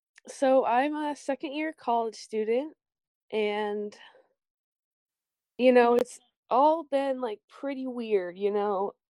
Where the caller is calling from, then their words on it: Bellingham, Washington, United States; Hi, I'm calling in from Bellingham.